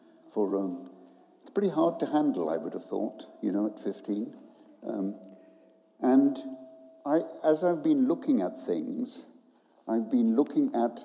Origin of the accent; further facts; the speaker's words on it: India; I was born in India and lived in India.